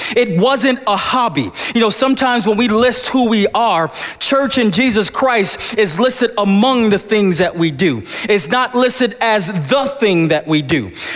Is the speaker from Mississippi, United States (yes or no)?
no; Buffalo, New York, United States; born there; I'm a brother. I was born in Buffalo, New York.